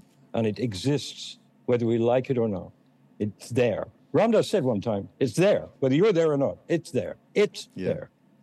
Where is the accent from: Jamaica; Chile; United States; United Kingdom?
United Kingdom; England; because I'm English.